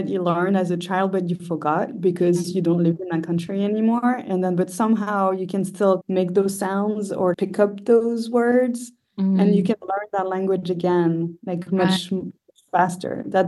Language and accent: English; Versailles, Île-de-France, France; I was born in Versailles, so near Paris, and I grew up near there. So in the west of Paris.